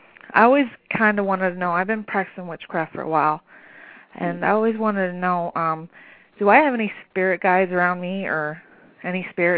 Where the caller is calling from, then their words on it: Pennsylvania, United States; Pennsylvania.